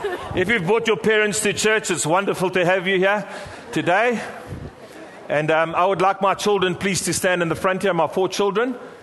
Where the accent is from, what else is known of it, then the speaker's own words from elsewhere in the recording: Durban, KwaZulu-Natal, South Africa; I said, no, I'm from Durban.